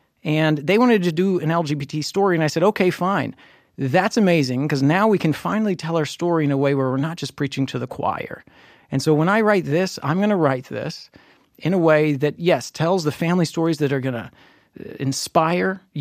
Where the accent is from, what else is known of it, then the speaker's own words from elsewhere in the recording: Southern United States, United States; that common language is something I learned over the dinner table growing up in the South with a bunch of great storytellers